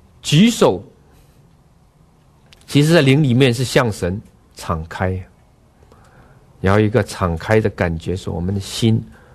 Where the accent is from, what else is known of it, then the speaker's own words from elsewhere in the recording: China; 所以我们中国人应该天生就应该容易接受这个意象意梦的解释嘛